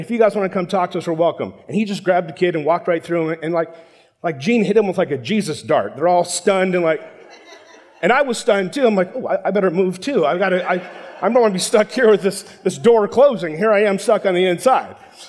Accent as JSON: {"language": "English", "town": "Los Angeles", "region": "California", "country": "United States", "said": "And I'm from South LA area, and so life is a little different there than it is here."}